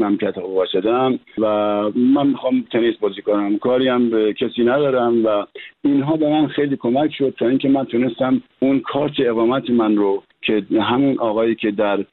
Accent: Tehran, Tehran Province, Iran; من تو امجدیه بزرگ شدم و اونجا باید ورزشکار میشدم

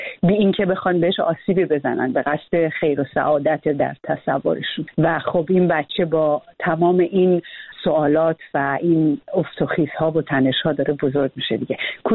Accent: Iran; also born or lived in United States; خیلی بچه که بودم ما در امریکا زندگی میکردیم، بعد برگشتیم ایران

